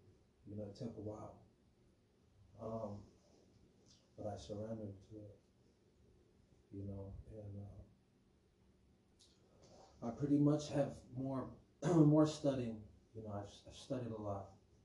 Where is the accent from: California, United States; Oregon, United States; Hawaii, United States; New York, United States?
Hawaii, United States; Born and raised in Hawaii. Ex-military.